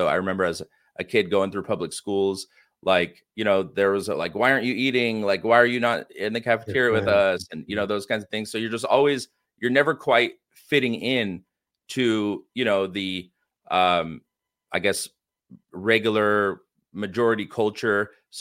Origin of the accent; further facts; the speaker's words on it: California, United States; I was born in the East Bay Area, of you know, San Francisco Bay Area, and grew up in the U.S. my entire life.